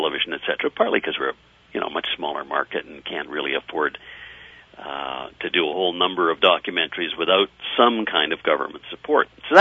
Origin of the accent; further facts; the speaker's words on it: Canada; being a Canadian producer, our government and our population are well aware of climate change